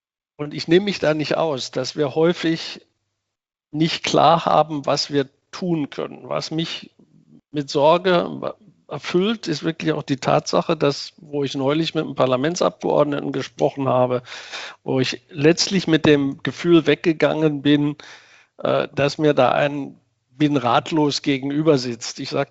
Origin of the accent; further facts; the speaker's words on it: Germany; Da kommt eine ganze Menge an Ideen, die wir als Deutsche niemals denken würden.